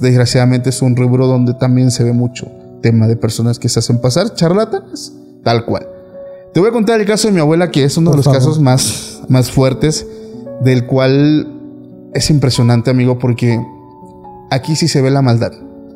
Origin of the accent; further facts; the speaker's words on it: Tuxtepec, Oaxaca, Mexico; Nosotros somos de Tuxtepec, Oaxaca.